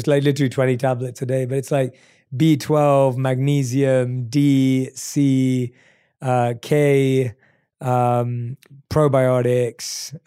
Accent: London, United Kingdom; Like growing up in London too, like you start drinking very early.

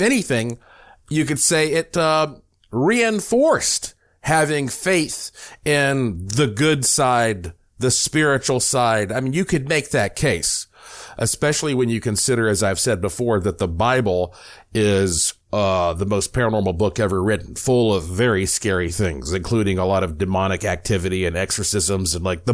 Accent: North Carolina, United States; And so growing up in Western North Carolina, surrounded by all these legends and folklore and stuff, I like these spooky tales.

